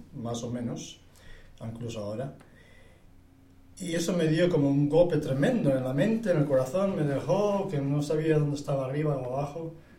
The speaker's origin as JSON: {"language": "Spanish", "town": "Eibar", "region": "Basque Country", "country": "Spain", "said": "Yo soy de Eibar, Guipúzcoa, en la provincia de Guipúzcoa, de San Sebastián."}